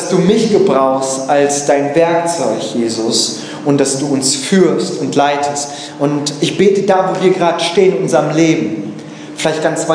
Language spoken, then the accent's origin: German; Germany; Wir sind aus Korea, ursprünglich aus Korea, aber in Deutschland geboren und aufgewachsen. Das erklärt es, warum wir so aussehen und warum ich so rede.